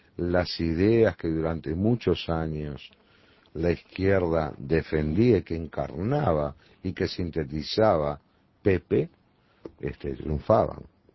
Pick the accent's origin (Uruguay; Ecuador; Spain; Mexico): Uruguay; como uruguayo